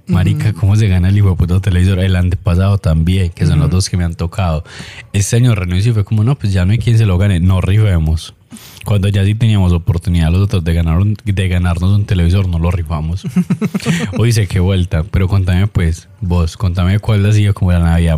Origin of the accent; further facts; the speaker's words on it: Colombia; yo era pobre, marica, pues yo allá seguía siendo colombiano.